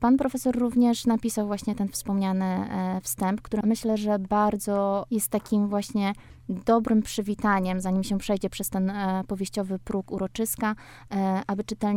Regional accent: Warmian-Masurian Voivodeship, Poland; ja wychowałam się właśnie na takiej w małej miejscowości, tutaj na takim pograniczu właśnie Warmii

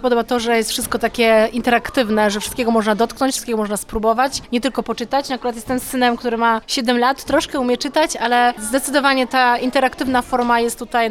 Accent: Olsztyn, Warmian-Masurian Voivodeship, Poland; jesteśmy z Olsztyna

